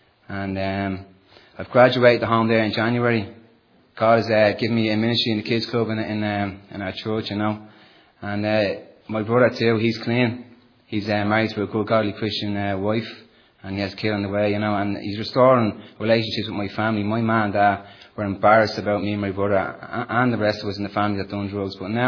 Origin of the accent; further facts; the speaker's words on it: Dublin, Leinster, Ireland; I'm from Tallaght, Dublin. My story is quite similar to Shane's. I grew up in a Catholic family